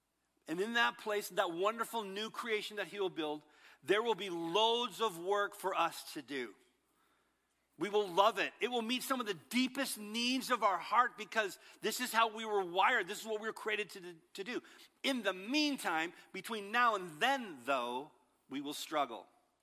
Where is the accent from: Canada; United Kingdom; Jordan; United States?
Canada; Manitoba; from Manitoba. All right, so my grandpa was a Mennonite who migrated from Russia through Mexico up to the Canadian Midwest.